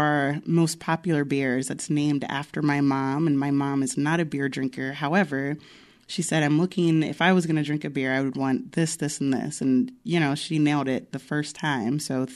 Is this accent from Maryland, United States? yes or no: yes; Bel Air, Maryland, United States; not too far from where I grew up in Bel Air, Maryland